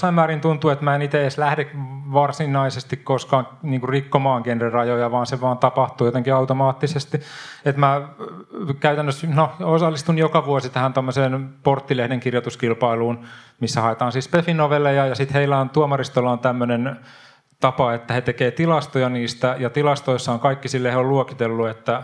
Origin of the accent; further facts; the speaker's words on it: Helsinki, Uusimaa, Finland; ja mä olen helsinkiläinen kirjailija